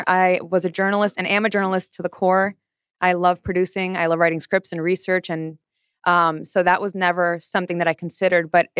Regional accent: Miami, Florida, United States; I'm from Miami and I'm Cuban and we like to party and like to dance and, you know, go to cultural events.

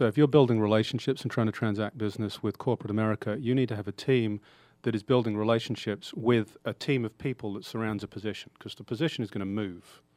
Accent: United Kingdom; moved away as an adult; now in United States; I'll start many years ago by explaining my accent. I grew up in the UK, left college and went into public accounting, which was general business training.

